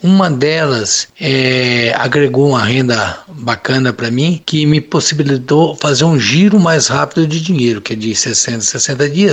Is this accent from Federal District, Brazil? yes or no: no; Altamira do Paraná, Paraná, Brazil; lá na minha cidade, em Altamira, Paraná, eu fui o primeiro que encarou lá a atividade de casa da avicultura